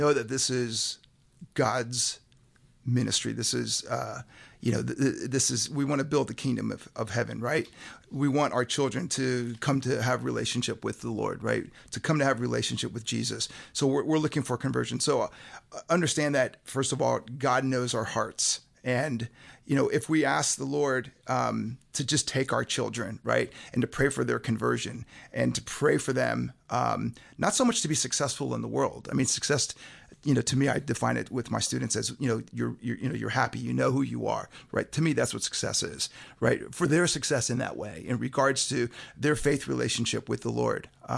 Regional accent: Miami, Florida, United States; Well, that's my home turf back there. I'm actually from Miami, a little south of you, Margaret.

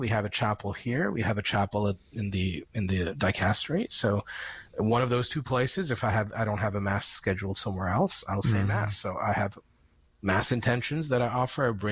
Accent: United States; now in Rome, Italy; And as an American, it tests my patience.

